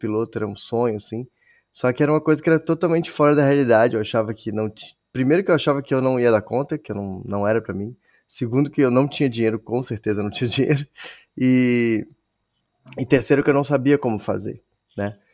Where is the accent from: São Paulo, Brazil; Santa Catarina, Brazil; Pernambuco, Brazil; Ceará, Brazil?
Santa Catarina, Brazil; Florianópolis; born there; nós nascemos, né? Eu e tu, Ana, a gente tava conversando um pouquinho antes, nascemos na mesma cidade, lá em Floripa, e dali pra frente o mundo virou nossa casa